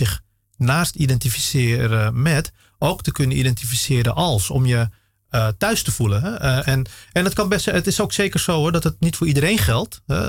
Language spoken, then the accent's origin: Dutch; Netherlands; ik geloofde dat ook, dat ik als Indische, Indonesische Nederlander een modelminderheid was.